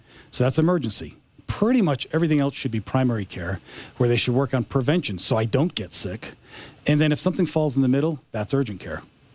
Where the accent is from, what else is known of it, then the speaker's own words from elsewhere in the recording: Massachusetts, United States; I came from Massachusetts.